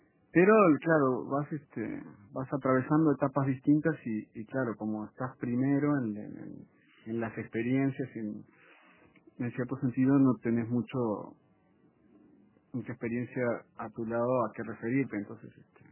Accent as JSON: {"language": "Spanish", "country": "Uruguay", "also_born_or_lived": "Mexico", "said": "yo soy uruguayo. Pasó que mi familia vivió mucho tiempo en México, en los años 70 hasta los 80, un poquito ahí. Más o menos 9 años vivimos en México."}